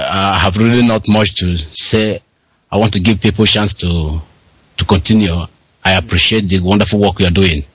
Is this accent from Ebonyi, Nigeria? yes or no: no; Amokahira, Anambra, Nigeria; now in Germany; I'm calling from Germany. I am from Amokahira, local government, Anambra State.